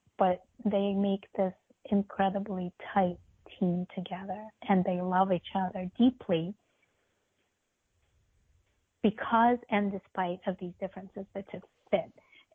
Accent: Moscow, Russia; moved away; So I was born in Russia, I mean, in Moscow. And I grew up in Moscow, and I still have some family there.

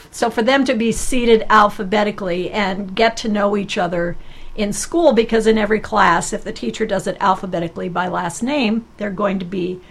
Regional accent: Adel, Iowa, United States; since I grew up in a small town, I grew up in Adel, Iowa, which actually is the inspiration for Cottonwood Creek.

